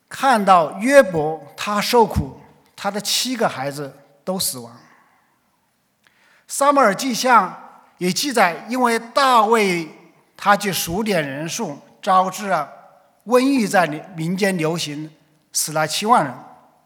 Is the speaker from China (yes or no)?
yes; China; 我们中国人有句话叫做善有善报，恶有恶报，